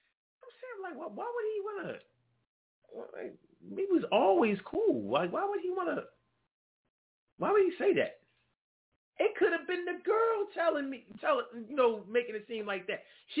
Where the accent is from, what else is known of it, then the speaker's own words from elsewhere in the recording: Philadelphia, Pennsylvania, United States; I grew up in Germantown and Pulaski Town around the corner from the building. The building was the projects around the corner, right around the corner from where I live.